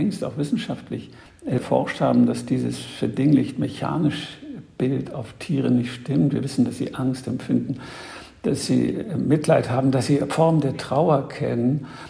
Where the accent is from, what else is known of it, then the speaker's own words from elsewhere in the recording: Northern Germany, Germany; Für mich selbst als Norddeutscher gehört unbedingt dazu auch der Sturm